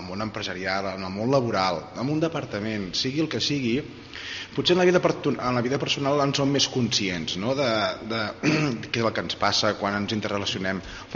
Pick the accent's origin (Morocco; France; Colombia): France; Catalan is a second language; jo personalment com a francès